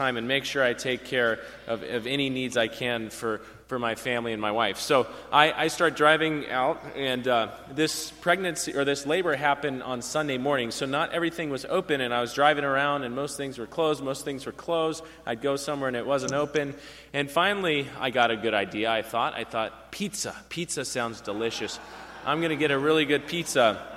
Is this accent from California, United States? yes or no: yes; California, United States; I'm a blonde from California, so it's part of my identity anyways.